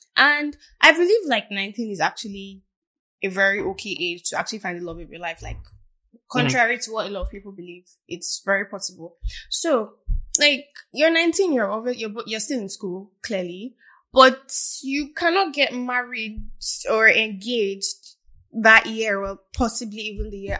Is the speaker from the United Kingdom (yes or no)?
no; Nigeria; And I'm Nigerian, believe it or not. And I'm here to debunk the fact that all Nigerian girls are the same.